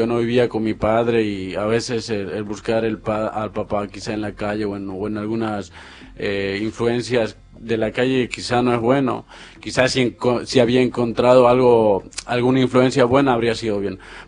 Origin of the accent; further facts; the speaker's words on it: Bolivia; Sí, de Bolivia, y el servicio obligatorio también es allá